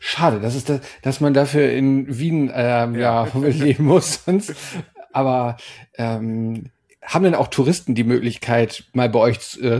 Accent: Germany; Also ich muss sagen, als Deutscher kannte ich leider die Villa Fantastica bis vor ein paar Tagen noch nicht.

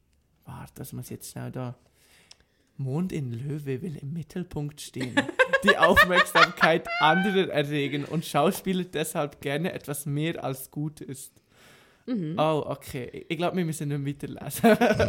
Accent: Aarau, Aargau, Switzerland; born there; Wir sind beide in Aarau geboren. So lustig.

